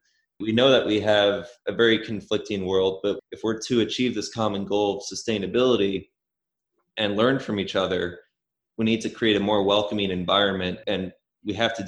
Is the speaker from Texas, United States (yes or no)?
no; New York, United States; now in Portland, United States; I'm from Portland, Oregon, although I grew up in New York.